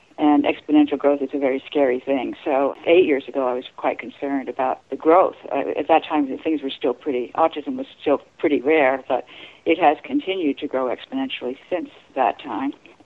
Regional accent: Connecticut, United States; So I grew up mainly in Connecticut, New England

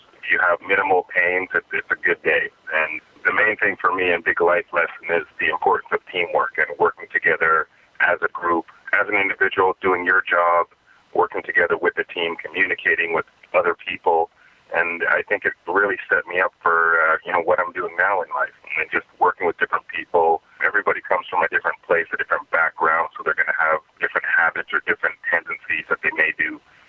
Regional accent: Toronto, Ontario, Canada; Growing up, I'm from Toronto, so the neighborhood I grew up in, there were lots of kids around.

